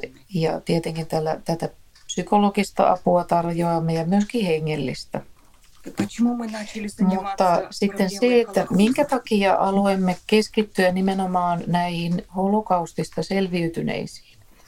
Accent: Brest, Brest Region, Belarus; moved away as an adult; now in Israel; ja olen kotoisin Valko-Venäjän Brestistä. Ja vuonna 2002 minä, mieheni ja kaksi poikaa me muutimme Israeliin.

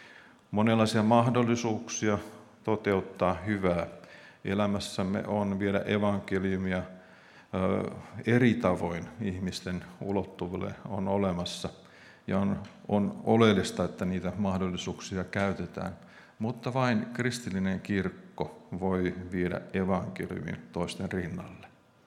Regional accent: Helsinki, Uusimaa, Finland; also born or lived in Vantaa; Itse oma taustani on kaupunkilainen. Olen kasvanut Helsingissä ja Vantaan ympäristössä.

